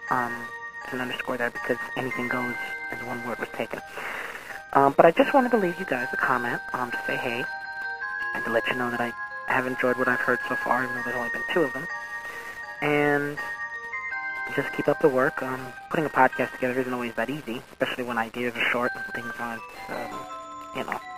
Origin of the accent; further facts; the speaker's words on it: New York, United States; now in Little Rock, United States; I'm from New York, although I'm currently in Little Rock at the moment, Little Rock, Arkansas, that is.